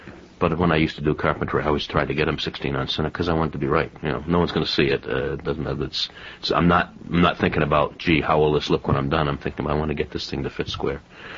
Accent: New Bedford, Massachusetts, United States; I was brought up in New Bedford, Massachusetts, yeah.

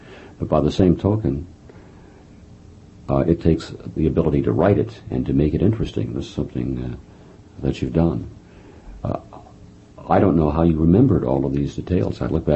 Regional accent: Midwest, United States; It was a comfortable middle-class childhood, although I'm from the Midwest.

